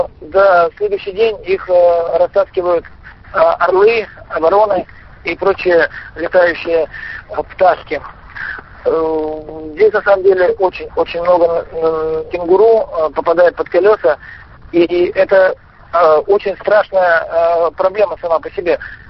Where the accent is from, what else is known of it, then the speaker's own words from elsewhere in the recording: Russia; «Да, говорю, я из России».